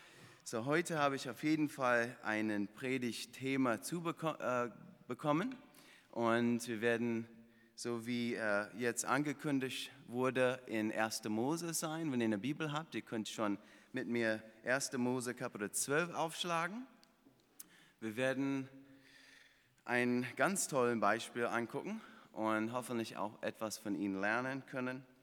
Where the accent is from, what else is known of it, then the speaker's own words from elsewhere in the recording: Florida, United States; German is a second language; Ich komme ursprünglich aus Florida und von daher wird ihr meinen schönen Akzent erdulden müssen.